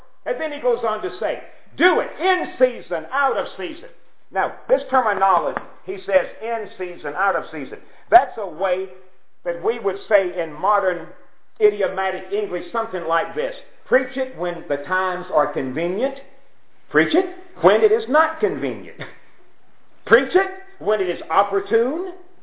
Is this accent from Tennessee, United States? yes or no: yes; Pulaski, Tennessee, United States; I was taught back home, my hometown is Pulaski, Tennessee, and I was taught that I was genetically engineered to eat it.